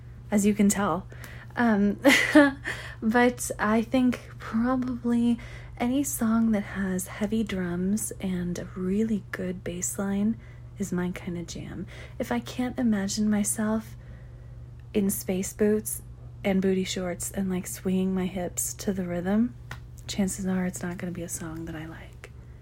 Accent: United States; I think that as an American, it's easy to just sort of get lost in your own country

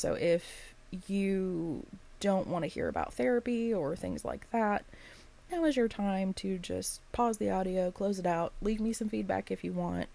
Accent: United States; Being an American trying to get healthcare is insane.

